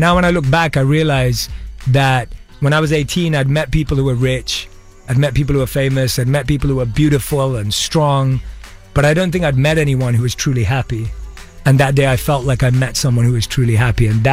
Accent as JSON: {"language": "English", "region": "London", "country": "United Kingdom", "tie": "born or raised there", "said": "But I was born and raised in London"}